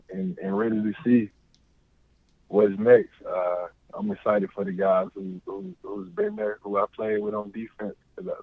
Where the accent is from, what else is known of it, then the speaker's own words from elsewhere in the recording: Georgia, United States; Like, I'm from Georgia. No way I'm not going to play here at Georgia.